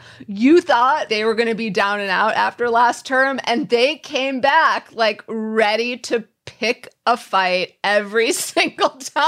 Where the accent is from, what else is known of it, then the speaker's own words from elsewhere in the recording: Minnesota, United States; Paisley Park, right? I grew up in Minnesota. Come on.